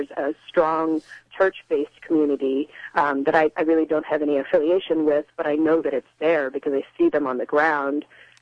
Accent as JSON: {"language": "English", "town": "Galveston", "region": "Texas", "country": "United States", "said": "I have connections to Houston. I'm from Galveston"}